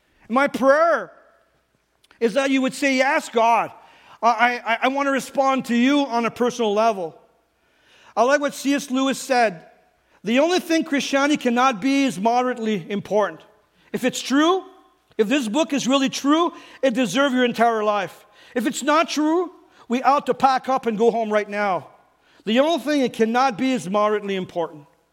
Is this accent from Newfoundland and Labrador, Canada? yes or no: no; Ontario, Canada; Like most of you know, I was raised in Northern Ontario, and I did a lot of hunting and fishing.